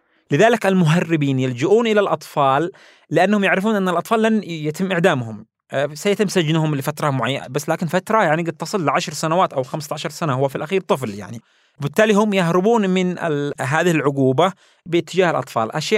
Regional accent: Yemen; ونحن يمنيين نحمل السلاح،

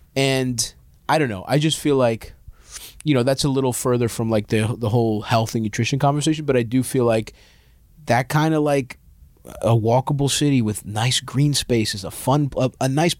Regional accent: Baltimore, Maryland, United States; I grew up in Southeast Baltimore

